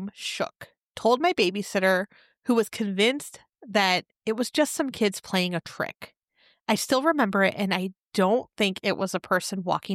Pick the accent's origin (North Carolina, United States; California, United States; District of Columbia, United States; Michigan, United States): California, United States; That sounds crazy. And I'm from California. I hadn't heard of any of this.